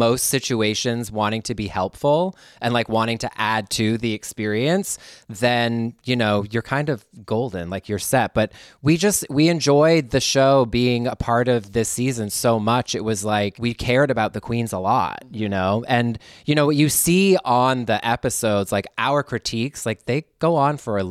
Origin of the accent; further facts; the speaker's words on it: Canada; now in Los Angeles, United States; to be able to also go back to my homeland as a Canadian.